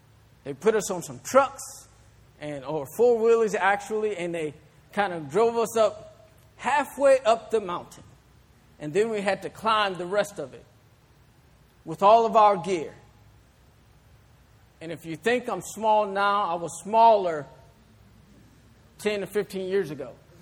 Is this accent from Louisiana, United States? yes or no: yes; New Orleans, Louisiana, United States; Now, I grew up in the New Orleans area.